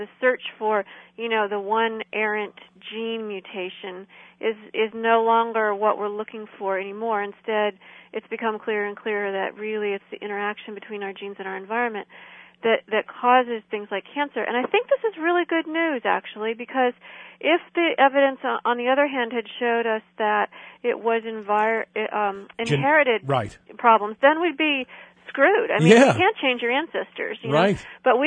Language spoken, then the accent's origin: English; Illinois, United States; We're all from Illinois, both sides of my family.